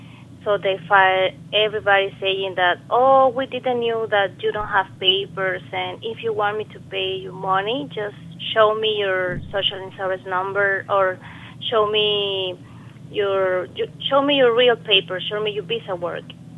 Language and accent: English; Mexico; English is a second language; I'm from Mexico.